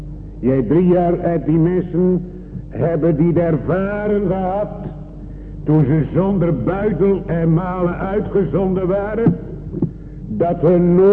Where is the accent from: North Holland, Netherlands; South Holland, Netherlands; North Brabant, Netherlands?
South Holland, Netherlands; Ja, we hadden bij ons in Zuid-Holland zo'n arme man vroeger toen dat kwam in Nederland of in Amerika. We hadden een klein kerkje, nog een klein kerkje, geen konstorietje.